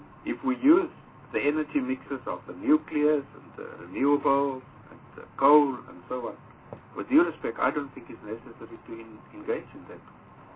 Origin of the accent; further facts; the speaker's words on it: South Africa; I'm also from the rural area. I'm from the Karoo.